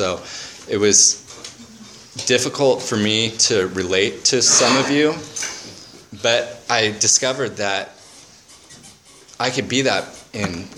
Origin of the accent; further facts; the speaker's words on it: California, United States; I grew up in the Orange County area with a dad that was an alcoholic